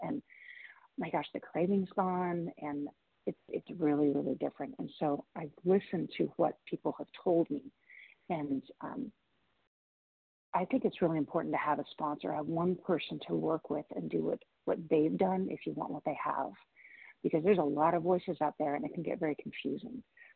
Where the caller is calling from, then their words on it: Washington, United States; I'm calling from Washington State.